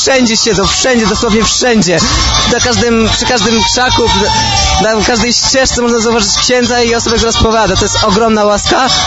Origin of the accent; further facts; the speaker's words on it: Proszówki, Lesser Poland, Poland; Z Proszówek, Krzpiła Lafia Krzyżanowice koło Bochni